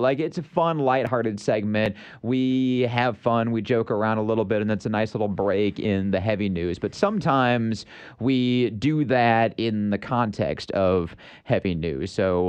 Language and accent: English; Michigan, United States; I do remember growing up in Michigan, they did have drive-through liquor stores.